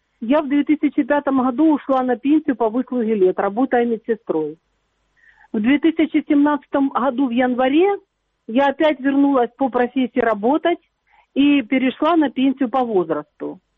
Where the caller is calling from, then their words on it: Mariupol, Donetsk Oblast, Ukraine; Мариуполь